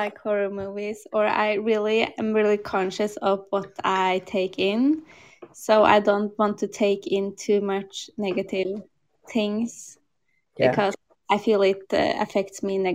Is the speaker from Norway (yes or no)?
yes; Norway; Yeah, I'm from Norway. I live in Oslo, and I'm 26 years old.